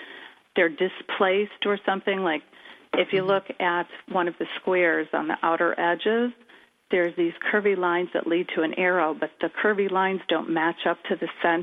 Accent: Chicago, Illinois, United States; And since I'm from Chicago and have a lot of memories of that building

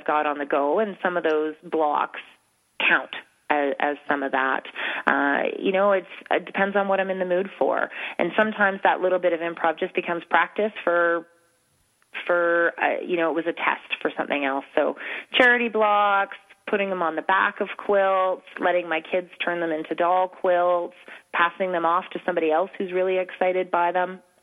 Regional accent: Canada; For me, being Canadian and with the small kids, mm-hmm. traveling is difficult.

